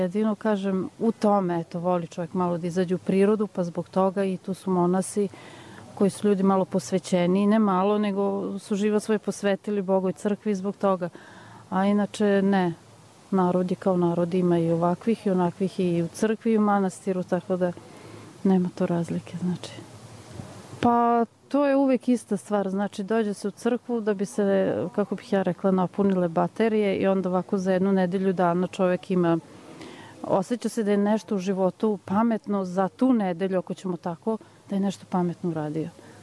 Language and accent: Serbian; Vojvodina, Serbia; now in Belgrade, Serbia; Pa ja sam, živim u Beogradu, međutim, nisam iz Beograda, ja sam iz Vojvodine.